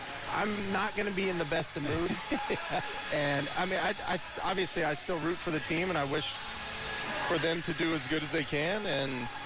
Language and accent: English; Texas, United States; now in Jacksonville, United States; I mean, growing up, I grew up in Texas, so I wasn't necessarily a Cowboys fan